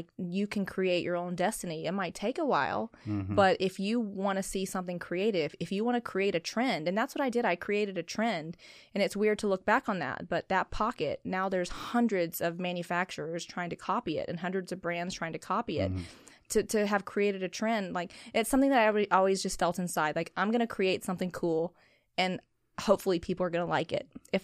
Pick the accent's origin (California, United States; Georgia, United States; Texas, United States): Georgia, United States; I was, because although I do love my hometown, there was a lot of prejudice there.